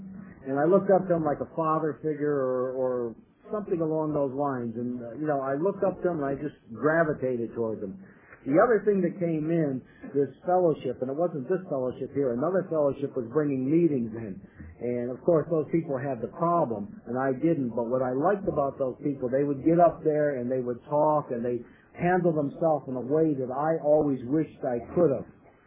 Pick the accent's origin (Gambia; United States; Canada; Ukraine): United States; New York; I'm from New York, and I stopped using in 1960.